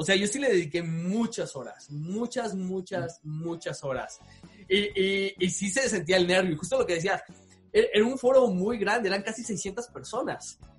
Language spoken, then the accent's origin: Spanish; Mexico; Como sociedad mexicana